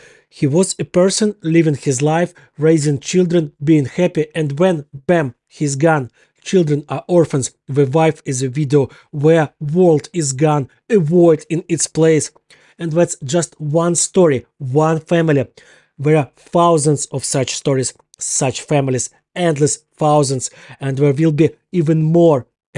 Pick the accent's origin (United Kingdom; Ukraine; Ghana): Ukraine; Kharkiv, Kharkiv Oblast; We arrived to shoot in my hometown of Kharkiv just when the Russians decided to completely destroy it